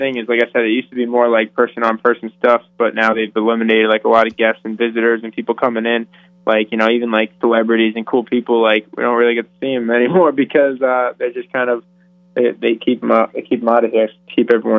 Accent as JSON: {"language": "English", "town": "Peabody", "region": "Massachusetts", "country": "United States", "tie": "born or raised there", "said": "growing up in Boston, where I grew up in Peabody, Massachusetts"}